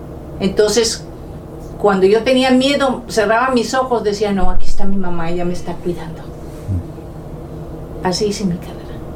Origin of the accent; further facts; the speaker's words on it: northern Mexico, Mexico; Pues como buena niña norteña